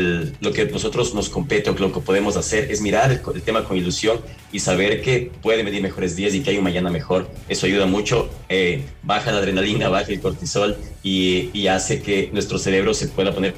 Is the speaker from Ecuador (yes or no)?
yes; Ecuador; pues yo soy ecuatoriano, pero vivo fuera de Estados Unidos